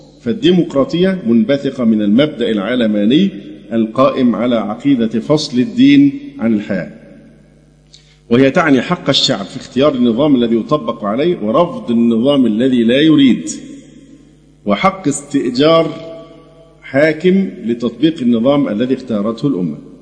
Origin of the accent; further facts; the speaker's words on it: Egypt; يعني احنا زي ما قلت لكم في ناس كتير بتتبنى هذه الاسماء